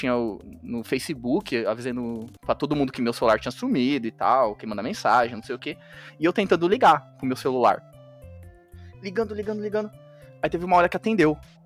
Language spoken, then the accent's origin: Portuguese; Araçatuba, São Paulo, Brazil; Eu sou aqui de Araçatuba e tal.